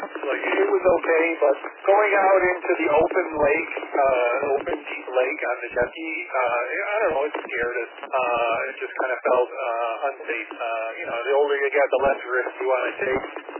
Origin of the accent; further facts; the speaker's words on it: Henrietta, New York, United States; Yes, I am born and raised in Henrietta. I've lived in Henrietta all but 3 years of my life. I'm close to my folks who still live in Henrietta. So, I mean, it's not the perfect town, but it's my hometown. So I was born there